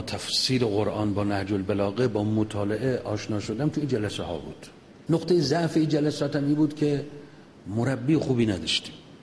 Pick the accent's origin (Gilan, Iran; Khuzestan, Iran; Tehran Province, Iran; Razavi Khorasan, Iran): Razavi Khorasan, Iran; Mashhad; ما مشهدی هستیم دیگه،